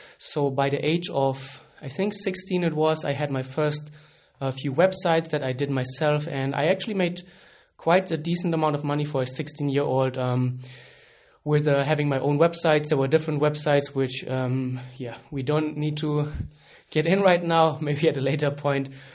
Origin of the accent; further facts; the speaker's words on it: Germany; now in Frankfurt, Germany; We are both from Germany, and right now we're actually living both in Frankfurt, which is the banking city here in, or the banking capital of Germany.